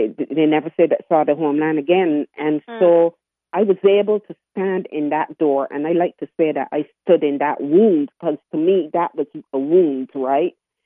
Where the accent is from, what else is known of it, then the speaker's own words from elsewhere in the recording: Barbados; I am from Barbados. I'm 61 years old. And Barbados is in the Caribbean, a small Caribbean island.